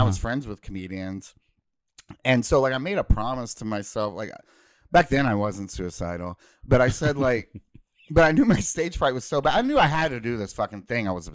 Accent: Kentucky, United States; moved away as an adult; Again, I was valedictorian, so I only did it to get out of my hometown. So I got a scholarship to Western Kentucky University.

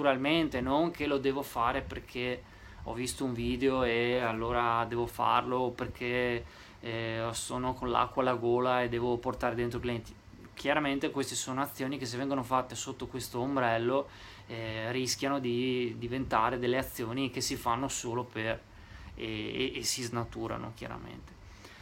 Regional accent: Vicenza, Veneto, Italy; io sono di Vicenza e andavamo a comprare il formaggio in un posto.

